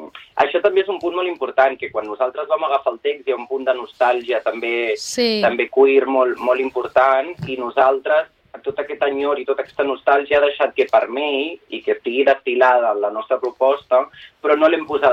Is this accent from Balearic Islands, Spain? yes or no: no; Barcelona, Catalonia, Spain; la majoria no som de Barcelona, jo sí, però la majoria de la companyia no és de Barcelona.